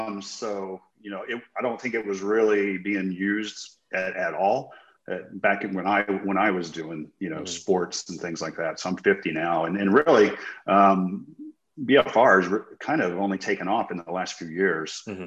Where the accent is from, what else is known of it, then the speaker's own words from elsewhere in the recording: Texas, United States; but I'm from Texas and I grew up in West Texas.